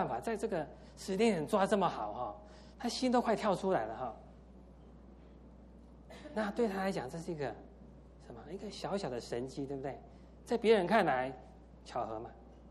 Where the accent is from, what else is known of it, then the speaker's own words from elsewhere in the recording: Taiwan; 我在十几年前曾有两年在台湾工作，我在台湾的新竹，那我虽然在台湾出生长大，我从来没有在新竹住过哈。